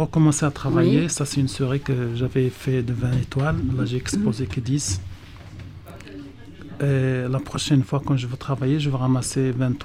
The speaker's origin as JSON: {"language": "French", "country": "Morocco", "said": "Oui, c'est peut-être ça qui explique que je viens du Maroc. Enfin, les couleurs un peu chaudes d'un pays chaud."}